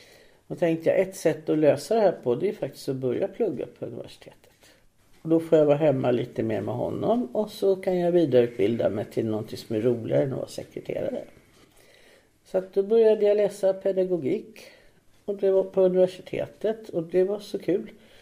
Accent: Stockholm, Stockholm County, Sweden; Jag växte upp i Tallkrogen nära Gubbingen. Mamma och pappa byggde en sån här småstuga som småstugubyrån hade.

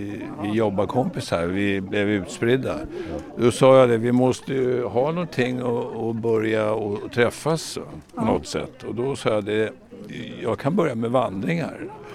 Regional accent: Stockholm, Stockholm County, Sweden; vi är söderkisar från början.

